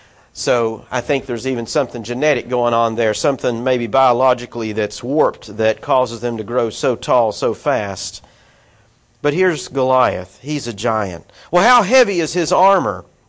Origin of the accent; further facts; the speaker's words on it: United States; I'm reminded as an American, I don't know what slavery's like.